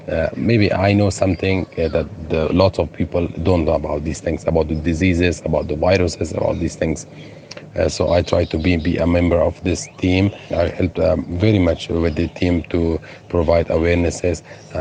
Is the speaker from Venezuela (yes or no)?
no; Afghanistan; now in Moria, Greece; from Afghanistan, and I live with my family in Moria camp from approximately 6 months, and I'm a pharmacist.